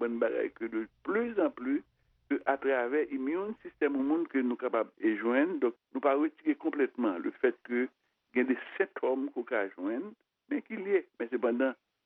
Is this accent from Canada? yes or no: no; Haiti